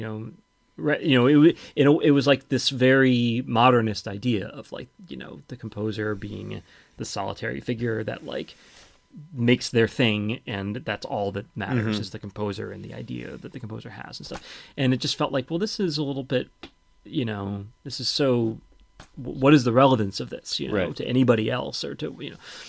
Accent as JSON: {"language": "English", "region": "Texas", "country": "United States", "tie": "born or raised there", "said": "I was a guitarist, and I grew up playing like rock and roll and blues, and I grew up in Texas, and so I was, you know, very into the kind of classic rock Texas blues kind of thing"}